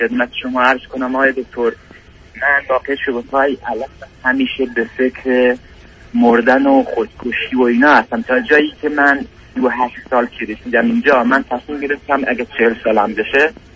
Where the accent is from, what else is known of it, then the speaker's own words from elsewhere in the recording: Iran; moved away as an adult; now in Canada; جناب دکتر من 42 سالمه، در کشور کانادا زندگی میکنم. حدود 12 سال از ایران اومدم کانادا.